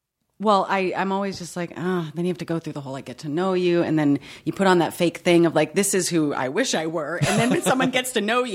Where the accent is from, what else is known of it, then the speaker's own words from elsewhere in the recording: New England, United States; Now I'm from New England and played hockey.